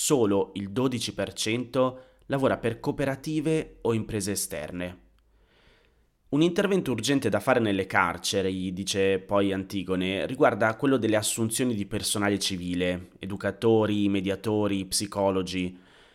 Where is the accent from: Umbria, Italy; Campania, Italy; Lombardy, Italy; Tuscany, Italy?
Lombardy, Italy; Busto Arsizio; Sono tornato nella mia città natale, a Busto Arsizio